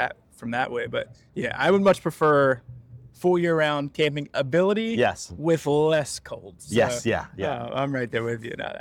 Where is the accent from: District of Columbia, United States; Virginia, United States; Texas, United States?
Virginia, United States; I'm originally from Virginia.